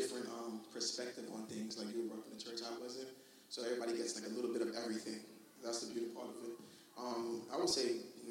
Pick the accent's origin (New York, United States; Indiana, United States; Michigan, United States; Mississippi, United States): New York, United States; Canarsie; In my mind, I was from Canarsie, and I moved to Flatbush.